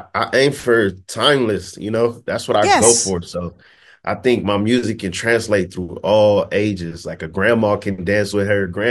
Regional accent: West Coast, United States; I'm from the West Coast, so I'm always go

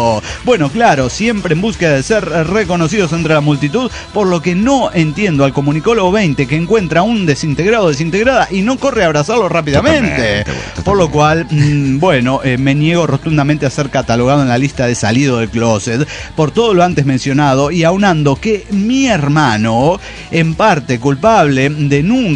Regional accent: Mexico; moved away; Yo salí de México, mi madre me dijo, siempre seco, hijo, para no enfermarte.

